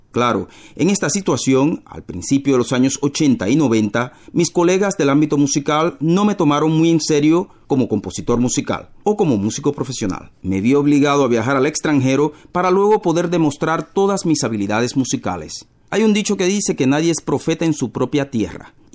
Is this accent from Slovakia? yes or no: yes; Bratislava, Bratislava Region, Slovakia; Soy oriundo de Bratislava, tengo aquí muchos amigos y familiares, y por eso me encanta siempre pasar por nuestra capital.